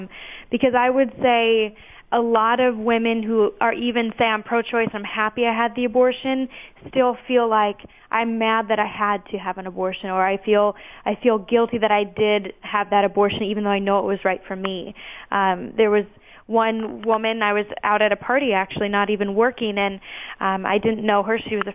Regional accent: Indiana, United States; moved away as an adult; now in Chicago, United States; I grew up in Indiana and moved to Chicago later after when I went to college.

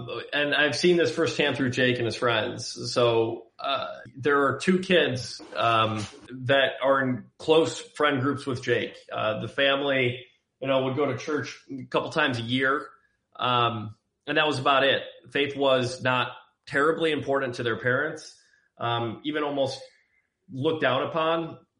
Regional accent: Cleveland, Ohio, United States; Cleveland, Ohio. So there were riots in downtown Cleveland.

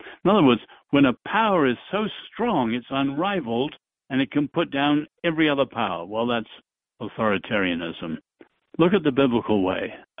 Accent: England, United Kingdom; now in United States; So I am an English, I'm a European evangelical. We stand proud.

